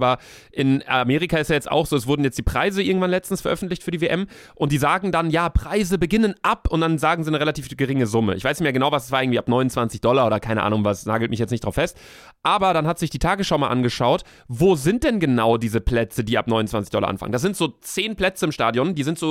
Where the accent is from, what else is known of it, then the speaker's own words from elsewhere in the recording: Germany; Also ich bin ja Deutscher.